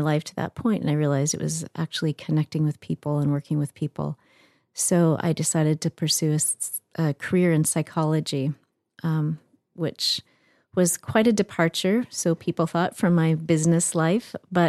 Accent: Canada; I am Canadian by birth and by upbringing.

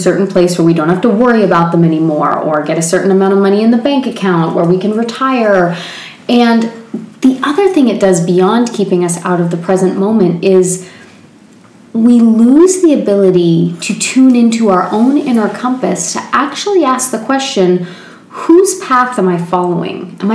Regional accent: Fredericton, New Brunswick, Canada; a dear friend of mine from my hometown, which is awesome, back home in Fredericton, New Brunswick, Canada.

